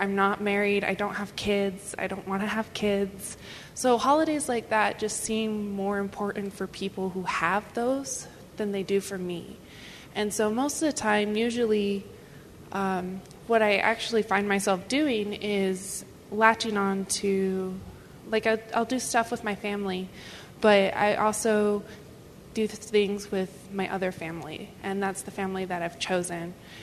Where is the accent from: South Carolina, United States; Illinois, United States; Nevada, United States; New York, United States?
Nevada, United States; Las Vegas; I'm also from Las Vegas.